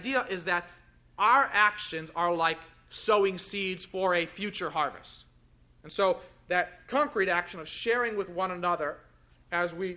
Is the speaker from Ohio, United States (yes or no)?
yes; Cleveland, Ohio, United States; And he was telling me about a church he had pastored where I grew up in Cleveland, in that area for many years